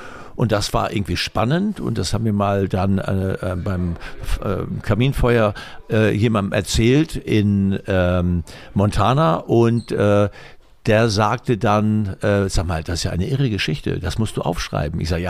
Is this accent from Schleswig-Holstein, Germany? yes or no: yes; Fehmarn, Schleswig-Holstein, Germany; first language Low German; German is a second language; ich bin auf Fehmarn aufgewachsen, Plattdeutsch war meine erste Sprache, man kannte sich auf Fehmarn, man kannte die ganzen Familien